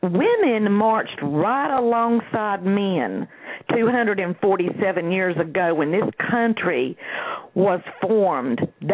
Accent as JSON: {"language": "English", "region": "North Carolina", "country": "United States", "said": "Yes, I'm from North Carolina."}